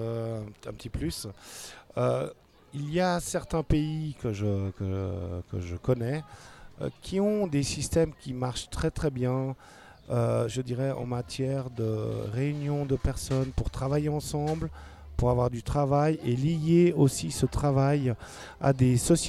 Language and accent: French; Geneva, Switzerland; Moi, je suis de Genève. J'ai toujours vécu à Genève. J'ai grandi à Genève.